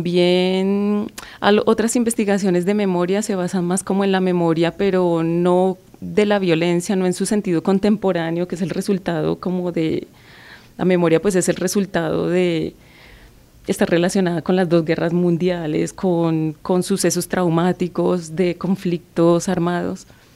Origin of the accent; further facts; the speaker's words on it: Colombia; also born or lived in Sweden; now in Granada, Spain; llegué a estudiar esto por una necesidad de volver como a mi idioma, a mi tierra, a mi contexto, porque yo antes de estar en Granada, pues vivía en Suecia. Viví 6 años en Suecia.